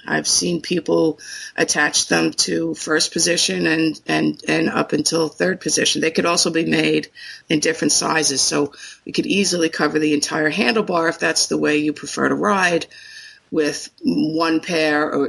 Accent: Long Island, New York, United States; I'm from Long Island, New York.

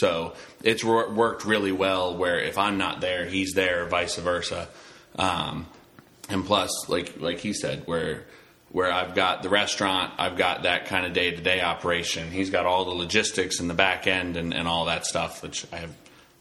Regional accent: Georgetown, Delaware, United States; I come from Georgetown down the road.

